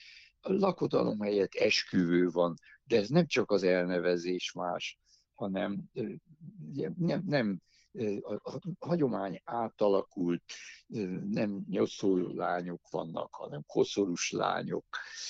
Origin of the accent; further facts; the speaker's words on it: Cluj-Napoca, Cluj County, Romania; now in Budapest, Hungary; Én 64 kilométerre születtem Széktől, de hát nagyon városi gyerek voltam.